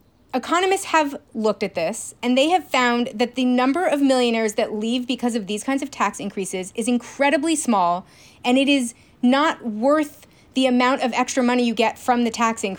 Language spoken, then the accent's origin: English; New York, United States; now in California, United States; even though I technically live in California, but my home state of New York is going to be the state that has the highest tax rate for millionaires of any state in the union.